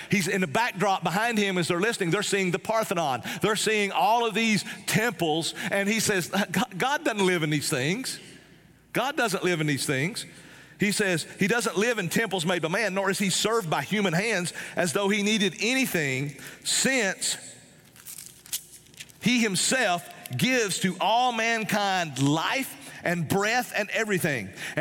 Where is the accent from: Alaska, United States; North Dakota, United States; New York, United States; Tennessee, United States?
Tennessee, United States; born there; also born or lived in Texas; I was born in East Tennessee. I lived in Texas for a while.